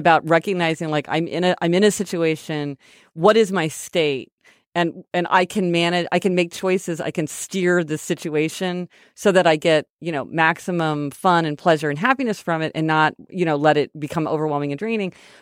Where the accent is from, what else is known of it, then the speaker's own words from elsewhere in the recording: Kansas City, Missouri, United States; We're from Kansas City, Missouri, but, you know, love a fellow Kansas Cityan.